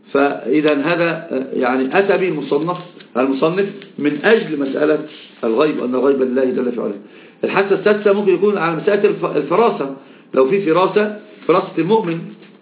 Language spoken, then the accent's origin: Arabic; Upper Egypt, Egypt; يعني أنا صعيدي